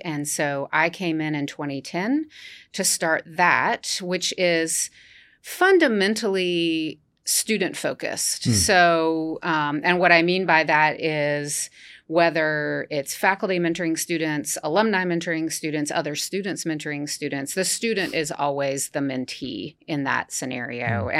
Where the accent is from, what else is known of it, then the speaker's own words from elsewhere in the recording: North Carolina, United States; also born or lived in Athens, Georgia; I grew up in North Carolina. All my family is in North Carolina. And it was like, yeah, it's time to leave Athens, Georgia.